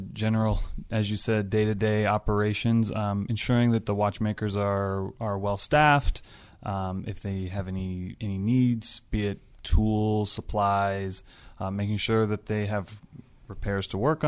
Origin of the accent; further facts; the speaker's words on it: California, United States; I'm from Southern California.